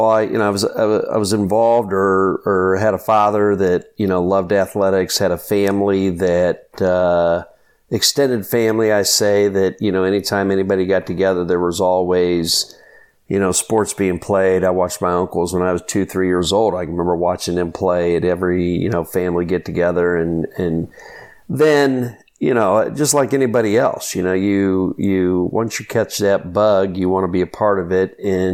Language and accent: English; Barberton, Ohio, United States; And growing up in Barberton and being able to watch those teams and read about them